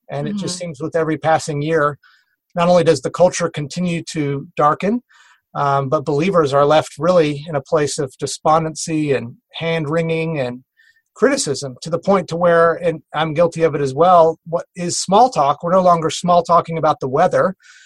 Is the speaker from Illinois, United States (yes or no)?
no; Kingwood, Texas, United States; But I grew up in the Houston area of Texas in a suburb called Kingwood.